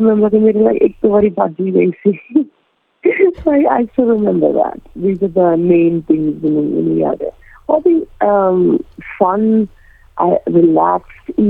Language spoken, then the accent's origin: Punjabi; United Kingdom; ਮੈਂ ਹਮੇਸ਼ਾ ਪੰਜਾਬ ਨੂੰ ਆਪਣਾ ਮੰਨਿਆ ਕਿ ਮੇਰੇ ਰੂਟ ਤਾਂ ਚਲੋ ਮੈਂ ਹੈਗੀ ਬ੍ਰਿਟਿਸ਼ ਇੰਡੀਅਨ ਆ, ਪਰ ਮੇਰੇ ਰੂਟ ਤਾਂ ਪੰਜਾਬ ਦੇ ਨੇ